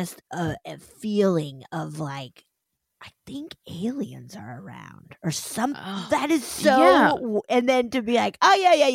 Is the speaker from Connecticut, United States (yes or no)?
no; Virginia Beach, Virginia, United States; I grew up in Virginia Beach, Virginia. I was like, VA. Oh, yeah. Virginia. In the 90s.